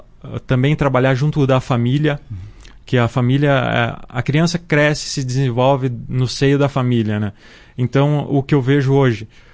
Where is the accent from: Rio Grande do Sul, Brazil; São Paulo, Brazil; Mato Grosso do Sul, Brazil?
Rio Grande do Sul, Brazil; Viamão; now in Marau, Brazil; tenho 37 anos. Sou morador do bairro Rigo. Há 17 anos resido em Marau. Sou natural de Viamão. Meus pais são marauenses do interior de Marau, da comunidade de Nova Esperança.